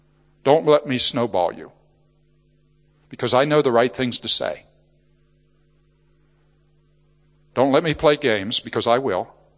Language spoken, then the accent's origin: English; Scotland, United Kingdom; It doesn't make any difference if I'm a Scot or a Brit.